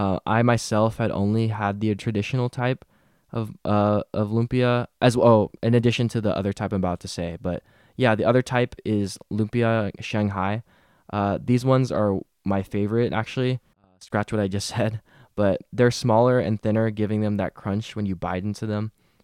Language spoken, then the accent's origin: English; Philippines; a personal story on its meaning to me, being Filipino.